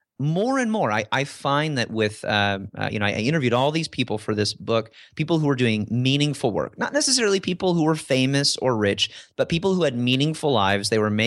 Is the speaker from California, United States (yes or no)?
no; Illinois, United States; I grew up in Illinois and from the Midwest like you.